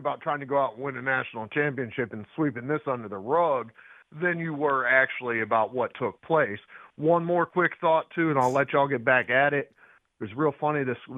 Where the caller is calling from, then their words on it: State College, Pennsylvania, United States; from State College.